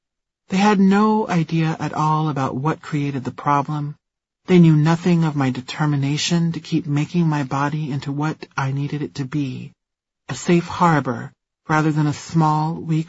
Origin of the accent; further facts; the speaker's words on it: Nebraska, United States; As I was a black student from a reasonably well-off family, and I was from Nebraska, of all places, the white students didn't quite know what to do with me.